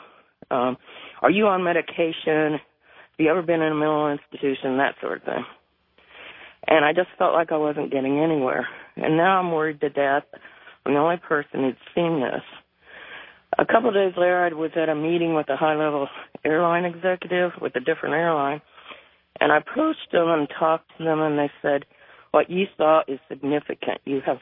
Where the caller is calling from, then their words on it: Indianapolis, Indiana, United States; Indianapolis.